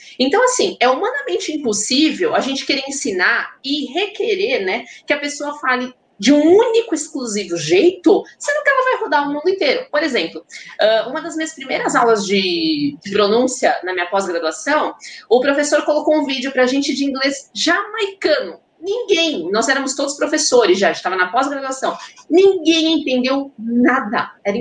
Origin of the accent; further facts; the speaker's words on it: São Paulo, Brazil; Aí, paulista, mano! A gente é paulista! É outro sotaque.